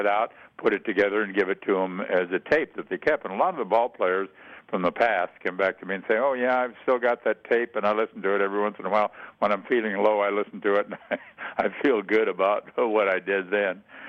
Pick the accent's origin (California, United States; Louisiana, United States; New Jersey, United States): California, United States; also born or lived in Vancouver, Washington; I was born in Vancouver, Washington, moved to Southern California when I was a year old. I moved simply because my parents moved and I had to go with them. And so I spent all of my school years and growing up years until I went into the service in Southern California.